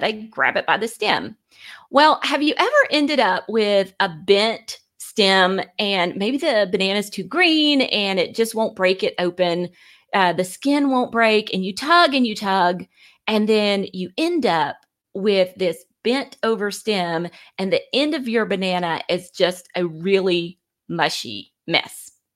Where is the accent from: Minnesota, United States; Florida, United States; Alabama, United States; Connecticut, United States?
Alabama, United States; I am from Alabama, if you didn't notice the accent.